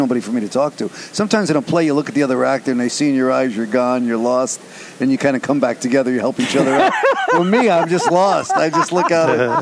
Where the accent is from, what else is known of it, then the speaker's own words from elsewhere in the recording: New Jersey, United States; I'm a huge Steeler fan. For my whole life, even though I grew up in New Jersey.